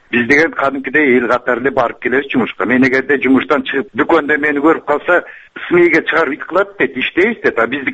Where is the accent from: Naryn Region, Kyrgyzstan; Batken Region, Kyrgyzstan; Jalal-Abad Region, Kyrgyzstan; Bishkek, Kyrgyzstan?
Naryn Region, Kyrgyzstan; Naryn; Нарындан болом.